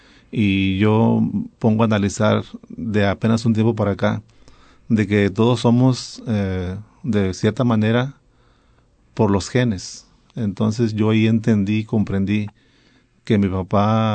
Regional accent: Reynosa, Tamaulipas, Mexico; Nosotros somos de Reynosa, vivimos en una colonia como a 20 minutos en camión del centro de Reynosa.

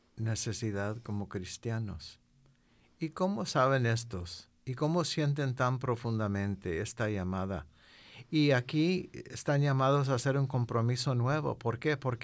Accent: Mexico; Yo recuerdo otra vez con mis abuelos, y venimos de México, y esto pasó acá

